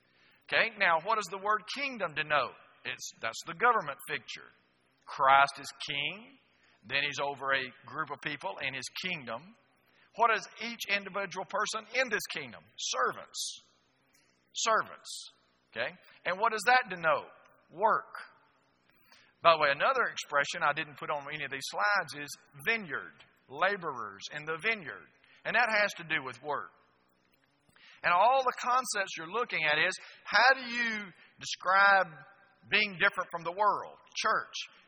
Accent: United States; I'm a man. Okay? I'm an American.

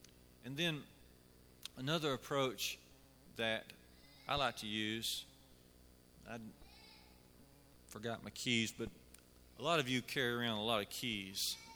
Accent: Jasper, United States; I grew up in Jasper

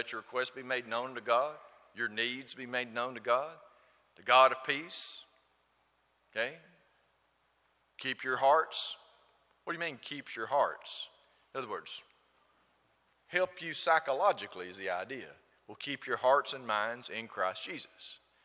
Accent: LaGrange, Georgia, United States; born there; Well, sure. I was born in LaGrange, Georgia, and therefore I become a natural born citizen of this country.

